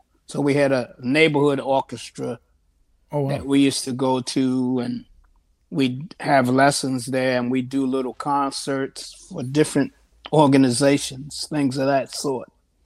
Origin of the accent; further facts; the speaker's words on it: Baltimore, Maryland, United States; also born or lived in New Jersey; now in Chicago, United States; I was born in Jersey, but I'm from Baltimore.